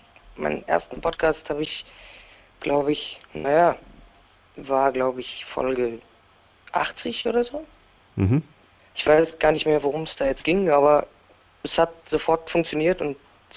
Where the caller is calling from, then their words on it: Bochum, North Rhine-Westphalia, Germany; Ich bin aus Nordrhein-Westfalen, Mhm. hier aus Bochum.